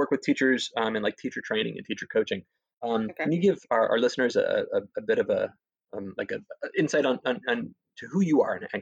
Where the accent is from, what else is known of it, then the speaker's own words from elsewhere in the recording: New Jersey, United States; Like, I'm from New Jersey, so when I drive south of, like, Pennsylvania, it may as well all be Kentucky or Kansas.